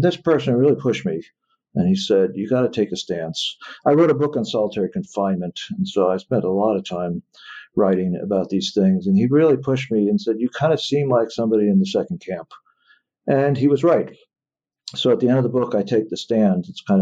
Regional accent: New York City, New York, United States; And I'm from New York City

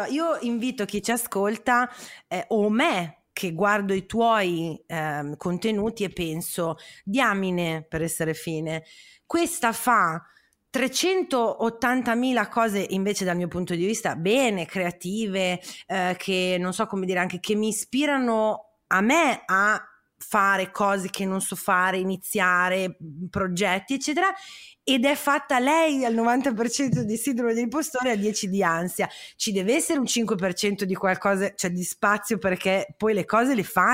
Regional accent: Parma, Emilia-Romagna, Italy; io sono di Parma

